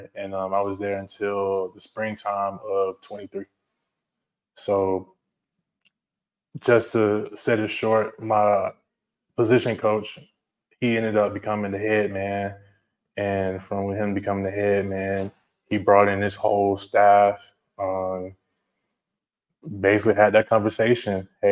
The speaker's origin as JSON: {"language": "English", "town": "Albany", "region": "Georgia", "country": "United States", "tie": "born or raised there", "said": "So I grew up in Albany. I don't know if you guys know ASU. Mm-hmm. Grew up being a Golden Ram."}